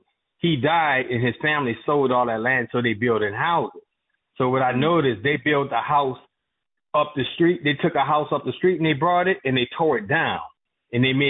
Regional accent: New Orleans, Louisiana, United States; That's home, bro. And I'm from New Orleans. I ain't from Louisiana. I'm from New Orleans, bro.

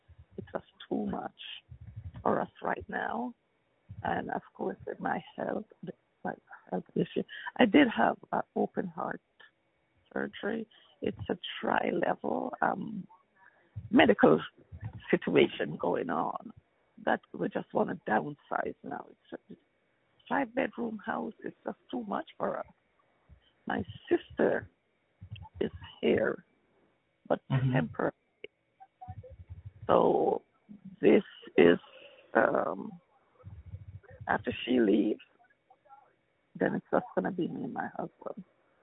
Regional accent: Jamaica; moved away; I said I'm from Jamaica.

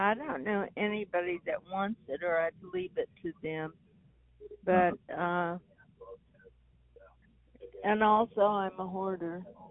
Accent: Louisiana, United States; now in Virginia, United States; I came from Louisiana, but I've been out here since 1967.

